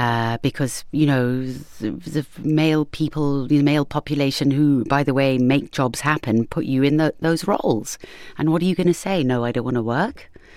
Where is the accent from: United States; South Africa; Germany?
South Africa; born there; also born or lived in England; I was born in South Africa, went to England, then had to, you know, then came here.